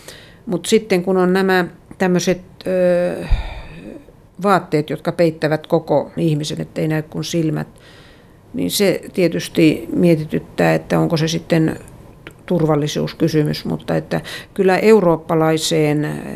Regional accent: Lapua, South Ostrobothnia, Finland; kyllä mun juuret on edelleen siellä Lapualla ja Pohjanmaalla.

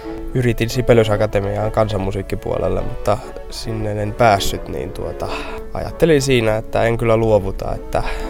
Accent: Pori, Satakunta, Finland; mä sanoin, että totta kai mä oon Porista

